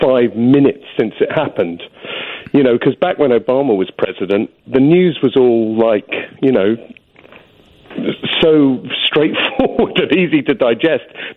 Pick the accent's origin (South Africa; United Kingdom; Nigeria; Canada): United Kingdom; England; now in United States; I'm not American. I'm English, and I've lived here for a long time.